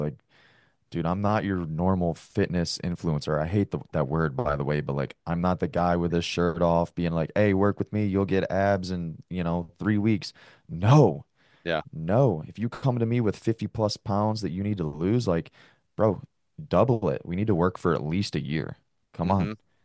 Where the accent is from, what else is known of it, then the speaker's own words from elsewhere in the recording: Michigan, United States; also born or lived in Nashville; now in Montana, United States; So I'm originally from Michigan, so Midwest dude, and went down to Nashville to be the police for 3 years.